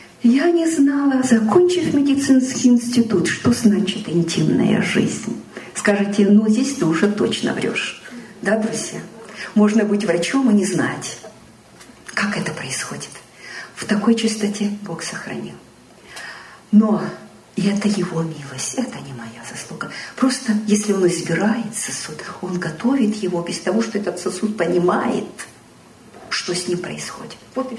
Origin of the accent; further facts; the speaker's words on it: Siberia, Russia; moved away as an adult; now in Estonia; я к мужу пришла, приехала из Сибири в Эстонию выходить за него замуж